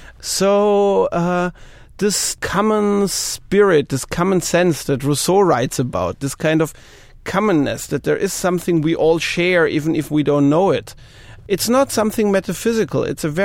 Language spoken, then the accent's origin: English; Vienna, Austria; I grew up in Vienna, not far from the border to Hungary and the border to Czechoslovakia